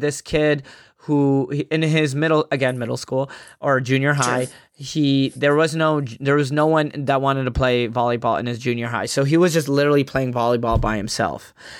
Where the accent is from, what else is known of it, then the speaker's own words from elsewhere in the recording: Texas, United States; So I grew up in Texas, but when I went to Yemen to visit or whatever.